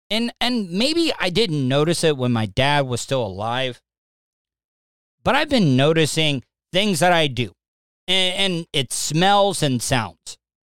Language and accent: English; DeLeon Springs, Florida, United States; We only had one bathroom growing up in DeLeon Springs.